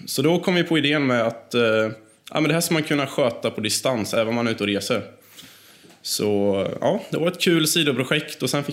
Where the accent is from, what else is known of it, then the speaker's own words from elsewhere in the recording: Småland, Sweden; also born or lived in Motala; now in Linköping, Sweden; Jag är född i Motala, uppvuxen i Småland och har sedan 7 år tillbaka bosatt mig i Linköping.